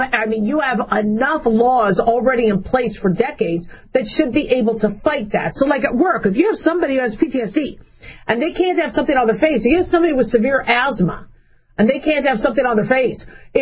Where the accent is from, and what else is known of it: Arizona, United States; born or raised there; also born or lived in Las Vegas, Nevada